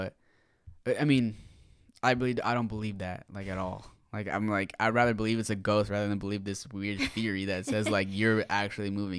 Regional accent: Seattle, Washington, United States; So, I was looking around for, like, Seattle, because we're from Seattle

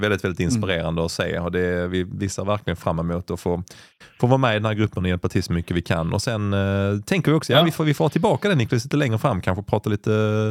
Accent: Helsingborg, Skåne, Sweden; min referens som helsingborgare var, ja men det är väl typ 4 kilometer

